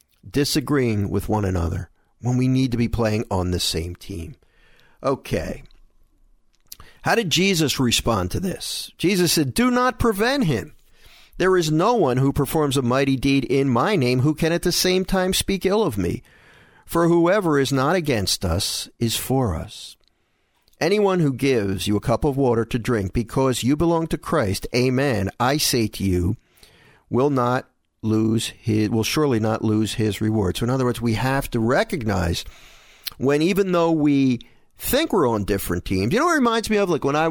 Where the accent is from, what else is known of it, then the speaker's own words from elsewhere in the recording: Philadelphia, Pennsylvania, United States; I grew up in Philadelphia, so I was a National League fan.